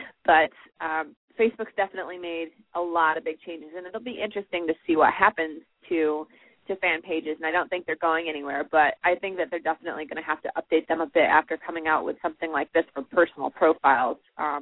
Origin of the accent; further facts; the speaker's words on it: Watertown, New York, United States; Like, I'm from the Watertown, New York area.